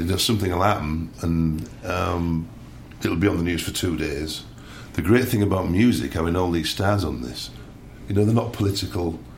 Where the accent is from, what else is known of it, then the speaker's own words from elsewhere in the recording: England, United Kingdom; now in United States; I mean, I'm English from England